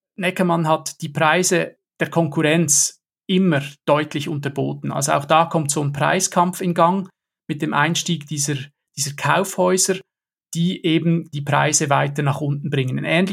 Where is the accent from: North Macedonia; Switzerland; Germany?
Switzerland; vor allem für uns als Schweizer